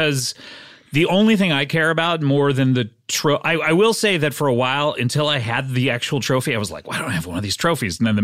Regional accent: Orange County, California, United States; also born or lived in Savannah, United States; I grew up right here in California in the wonderful county of Orange County.

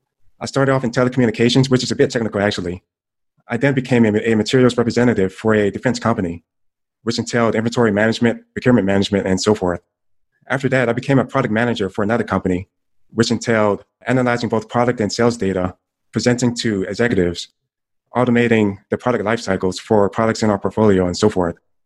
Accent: Anniston, Alabama, United States; I grew up in Alabama in a small town called Anniston, Alabama. There wasn't much to do there except fishing, and football was the hottest conversational topic there.

